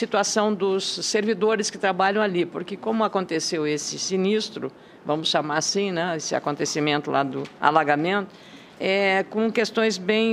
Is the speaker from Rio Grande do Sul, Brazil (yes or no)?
yes; Lagoa Vermelha, Rio Grande do Sul, Brazil; No interior lá da minha terra, Lagoa Vermelha, que se fala.